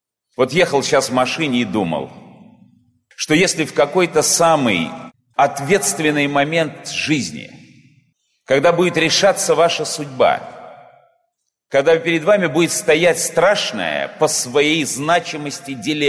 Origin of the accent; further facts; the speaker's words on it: Saint Petersburg, Russia; я выступаю впервые именно в Санкт-Петербурге, в своем родном городе.